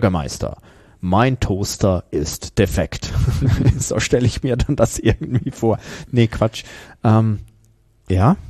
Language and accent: German; Switzerland; Gut, die sind in der EU, aber ja, wir sind ja Schweizer